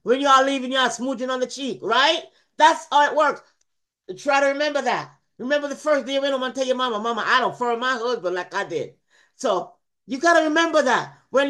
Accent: Jamaica; I'm from Jamaica. I'm from a Jamaican heritage. I'm a Jamaican.

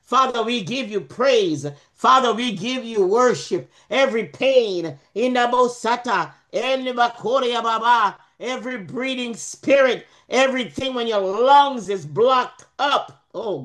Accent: Jamaica; I'm from Jamaica. I'm born and raised in Jamaica.

